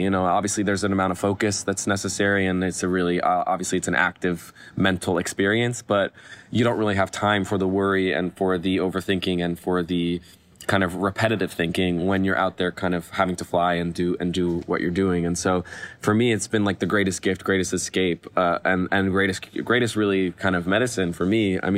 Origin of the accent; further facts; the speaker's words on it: Los Angeles, California, United States; So yeah, I grew up here in Los Angeles in Westwood with my parents and my four siblings.